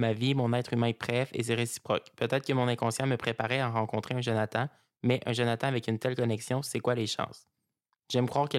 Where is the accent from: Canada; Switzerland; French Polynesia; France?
Canada; Gatineau, Quebec; Je viens de Gatineau et j'étudiais à l'Université d'Ottawa.